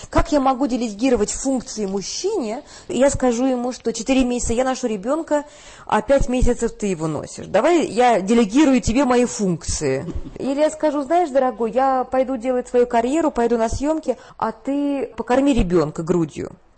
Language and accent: Russian; Russia; Ну, это же мой родной язык. Я думаю, что я уже достаточно нагулялась по Европе. Очень бы хотелось вернуться в Россию.